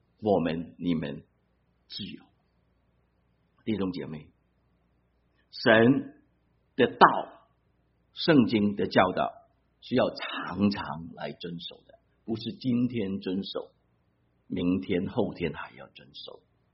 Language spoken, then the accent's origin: Chinese; China; 真是人都是有包袱，无论我们中国人啊，犹太人啊，都有包袱啊。